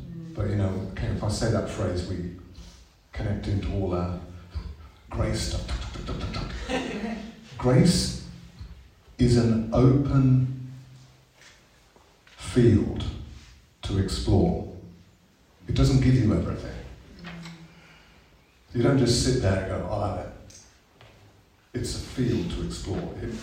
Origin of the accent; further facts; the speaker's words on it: Birmingham, West Midlands, United Kingdom; So, I'm from Birmingham, I shouldn't say that.